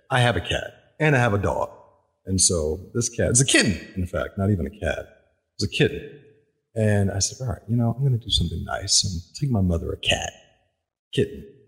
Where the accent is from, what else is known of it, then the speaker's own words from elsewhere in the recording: Harrisonburg, Virginia, United States; I was born in Harrisonburg, Virginia, which, for people who don't know, I guess would be the home of James Madison University.